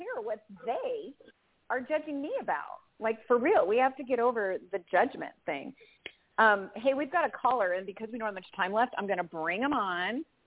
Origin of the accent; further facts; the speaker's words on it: Denver, Colorado, United States; And I'm from Denver, so I send love back to you there.